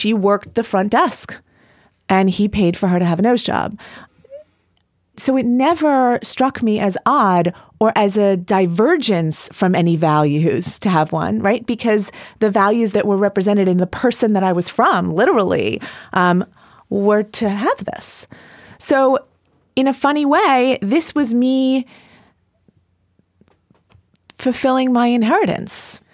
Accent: Lawrence, New York, United States; I grew up in the Five Towns in Lawrence.

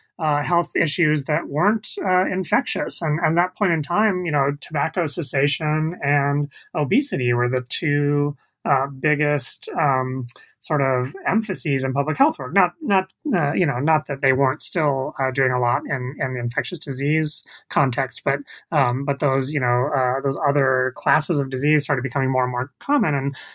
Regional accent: California, United States; So I remember I grew up in the Bay Area, and at once a year there would be an Itzit day.

